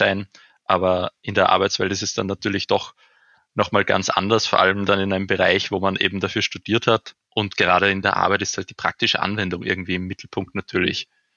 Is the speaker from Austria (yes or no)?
yes; Upper Austria, Austria; moved away as an adult; now in Vienna, Austria; Ja, ich bin ja eigentlich aus Oberösterreich und dort bin ich auf ein Gymnasium gegangen und nach der Matura bin ich dann nach Wien gezogen und habe dort Mathematik studiert auf der Uni Wien, allerdings nur den Bachelor.